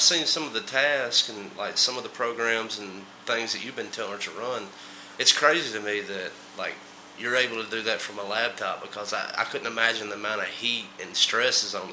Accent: Alabama, United States; So, I'm from Alabama, and you're from Egypt.

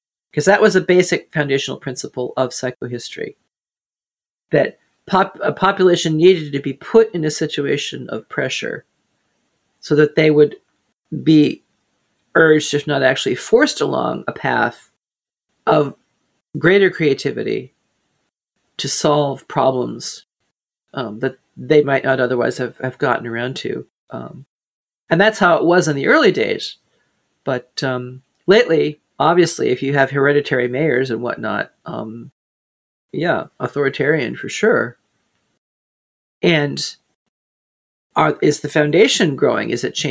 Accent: United States; I grew up an hour outside New York City and went in there a lot all the while I was growing up.

